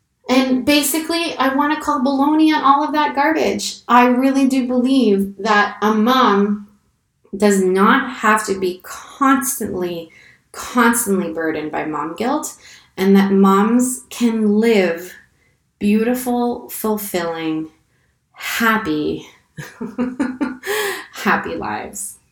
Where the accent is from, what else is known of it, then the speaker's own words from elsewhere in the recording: Canada; I grew up in Canada, but mon français est très ennuyeux.